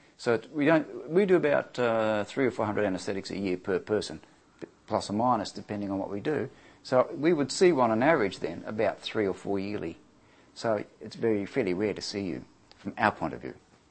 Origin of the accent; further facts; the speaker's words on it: Papua New Guinea; I was in New Guinea. I grew up in Papua New Guinea, and that's why my appearance is as it is today.